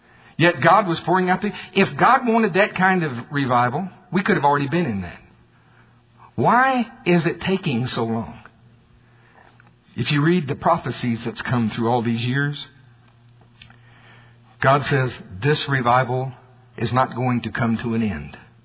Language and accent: English; United States; I told you I'm from Pottawatomie County.